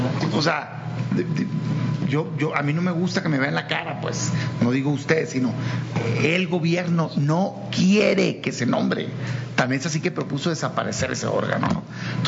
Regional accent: Mexico; yo como mexicano no tengo acceso a información.

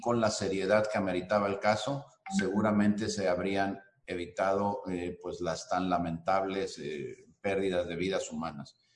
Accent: Mexico; yo me felicitaría como mexicano, como ciudadano de este país

